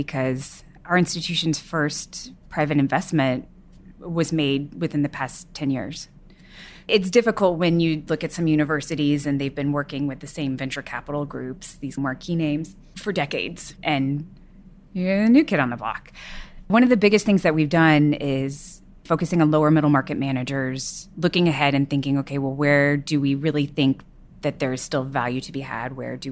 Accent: Texas, United States; I grew up in Texas.

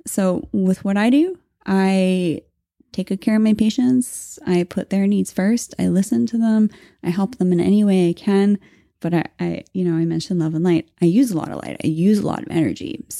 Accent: Canada; Because we're Canadian.

